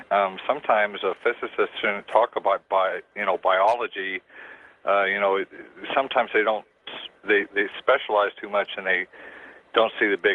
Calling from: Salina, Kansas, United States; from Salina, Kansas.

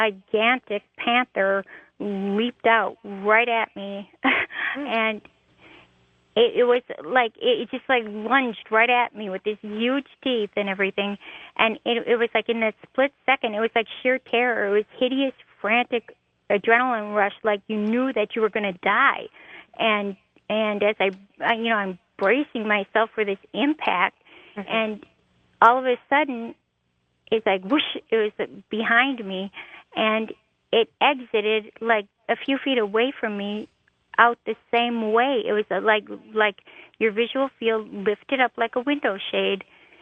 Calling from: Milwaukee, Wisconsin, United States; I'm in Milwaukee, and I'm listening on StreamLink.

